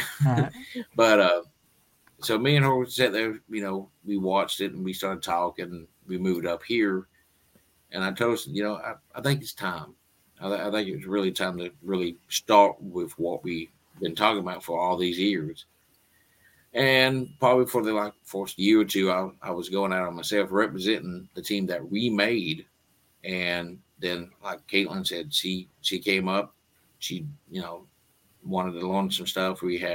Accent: Kentucky, United States; So that was my hometown. And living in a small town like that, you know, anything paranormal, that's pretty much what we grew up

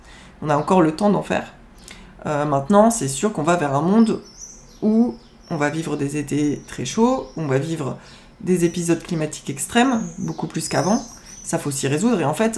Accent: Javron-les-Chapelles, Pays de la Loire, France; C'est là où je suis née, c'est à Javron-les-Chapelles, hein, c'est chez moi. Enfin, c'est vraiment chez moi de cœur. Je vis plus là-bas, mais c'est vrai que bon, j'ai grandi là-bas, j'y suis née.

